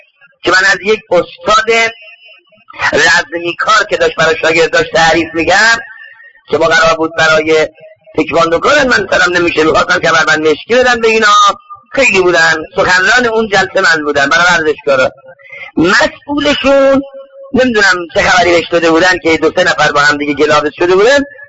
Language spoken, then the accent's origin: Persian; Isfahan, Iran; میومد اصفهان تو شهر خودمون